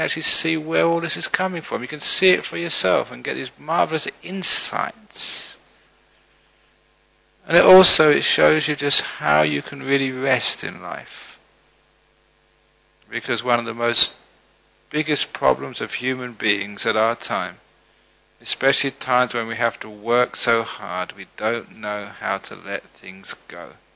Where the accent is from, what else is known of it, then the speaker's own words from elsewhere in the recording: London, United Kingdom; when I was growing up in London